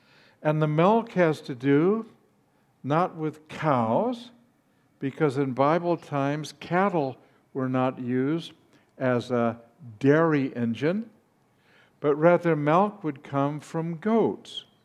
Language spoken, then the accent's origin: English; Los Angeles, California, United States; I was raised in Los Angeles in North Hollywood, California, in the San Fernando Valley.